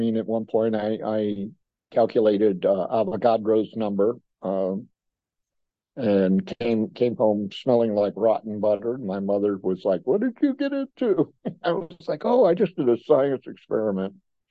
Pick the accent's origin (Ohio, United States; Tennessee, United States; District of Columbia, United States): Ohio, United States; My family, I was an only child. I grew up in Ohio, with a lot of relatives.